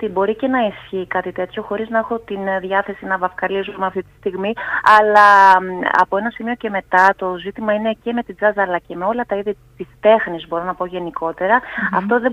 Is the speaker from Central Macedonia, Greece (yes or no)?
no; Drama, Eastern Macedonia and Thrace, Greece; Είχα την μεγάλη χαρά να το ηχογραφήσω στην πόλη μου, τη Δράμα, όπου και πέρασα αυτό το χρονικό διάστημα